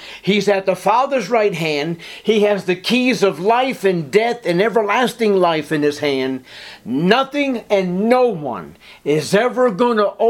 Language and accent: English; Boston, Massachusetts, United States; And to this day, growing up in Boston, there was a very large Jewish community within the greater Boston area.